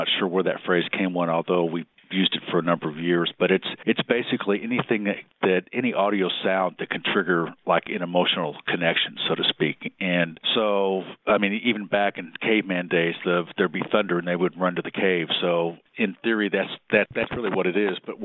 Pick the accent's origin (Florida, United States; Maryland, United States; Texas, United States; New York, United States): Texas, United States; Dallas; And I ended up back in my hometown, Dallas, because my folks had a retail store and they wanted me to do a jingle.